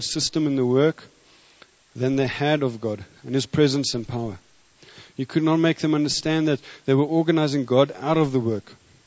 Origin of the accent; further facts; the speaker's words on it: South Africa; he came to South Africa as a missionary and he had this to say about us as South Africans.